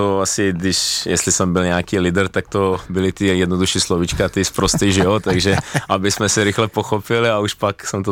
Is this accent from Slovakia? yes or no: no; Šabac, Mačva District, Serbia; born there; Czech is a second language; now in Czech Republic; narodil jsem se ano v Šabcu a Šabac je město